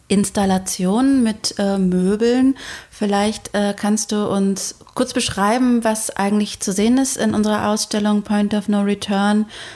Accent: East Germany, Germany; born there; wir sind auch beide in Ostdeutschland geboren.

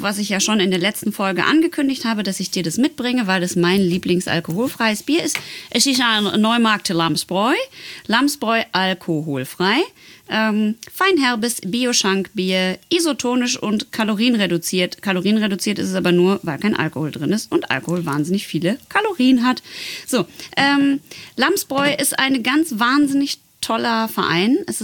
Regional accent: Netherlands; German is a second language; Ich habe das in die Schule gelernt, weil ich komme ja aus Holland.

